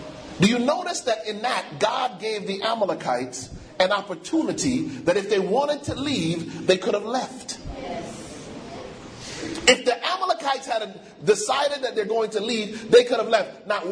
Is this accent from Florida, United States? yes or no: no; Hartford, Connecticut, United States; When I was growing up in Hartford, Connecticut, we used to talk about being pilgrims.